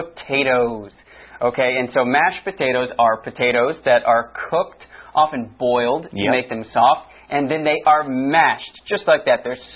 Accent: United States; I am from the United States, so I have celebrated Thanksgiving basically every year of my life.

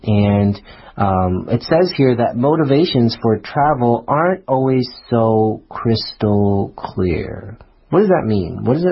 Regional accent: New York City, New York, United States; Yeah, I love New York. I mean, I'm from New York, so it's a great city.

